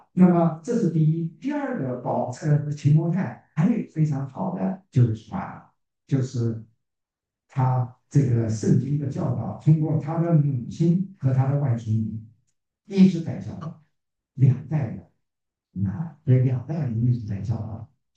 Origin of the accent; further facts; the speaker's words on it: China; moved away as an adult; now in United States; 我们从中国来到美国，那个时候我也是，就是为了读学位，然后找个好工作